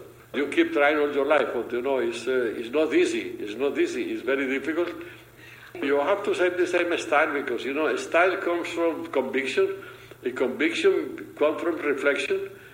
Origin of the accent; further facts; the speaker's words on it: Medellin, Antioquia, Colombia; Yeah, I was in Colombia, in Medellin, was my hometown.